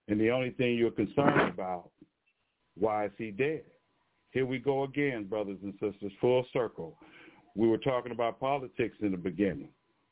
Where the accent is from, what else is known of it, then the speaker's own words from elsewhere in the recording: Oakland, California, United States; I have never seen my hometown city with less than 10% black citizens living in the city. Yet we're still going there for some reason, to the point where Oakland is three times the murder rate